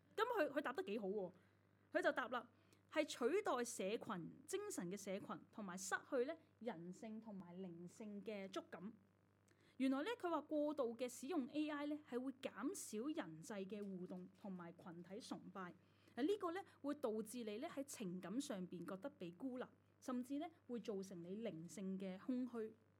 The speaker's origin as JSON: {"language": "Cantonese", "country": "Hong Kong", "said": "我都是香港人，是吧？"}